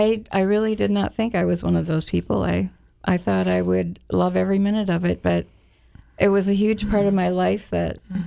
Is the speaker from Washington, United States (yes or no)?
no; Rochester, Minnesota, United States; I was born and raised in Rochester, Minnesota, which is the home of the Mayo Clinic.